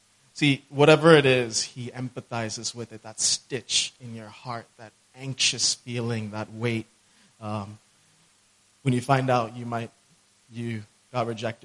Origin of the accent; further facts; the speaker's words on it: United States; No, I grew up in the States.